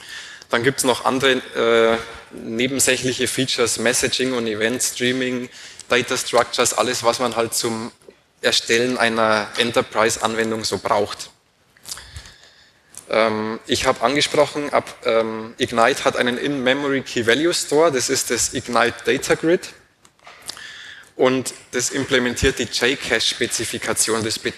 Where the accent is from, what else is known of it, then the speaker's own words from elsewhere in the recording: Rosenheim, Bavaria, Germany; Rosenheim, meine Heimatstadt, Darmstadt, Konferenzort.